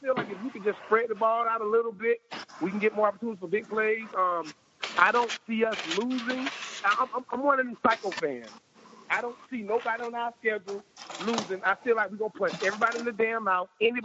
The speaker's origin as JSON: {"language": "English", "town": "Immokalee", "region": "Florida", "country": "United States", "said": "I'm from Immokalee, Florida."}